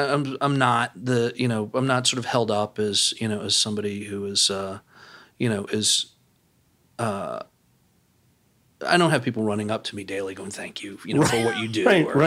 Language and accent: English; New Orleans, Louisiana, United States; where the sort of country club set that I grew up with in New Orleans, you know, spent time around the pool at the tennis club in the summers